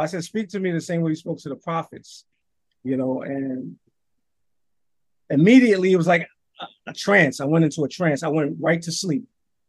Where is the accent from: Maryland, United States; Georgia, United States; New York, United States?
New York, United States; New York City; Another incident took place when I grew up in the Bronx, in Yankee Stadium over there.